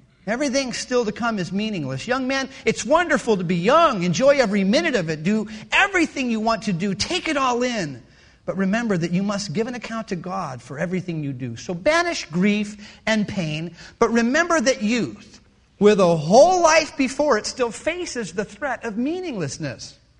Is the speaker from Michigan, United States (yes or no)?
yes; Michigan, United States; growing up outside of Detroit, those Michigan summer days where the sun is out and the sky is blue, there's nothing like them.